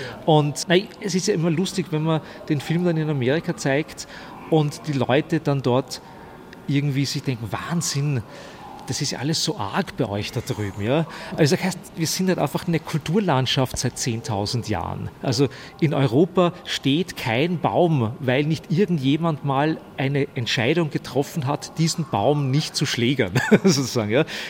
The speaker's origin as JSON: {"language": "German", "town": "Stockerau", "region": "Lower Austria", "country": "Austria", "tie": "born or raised there"}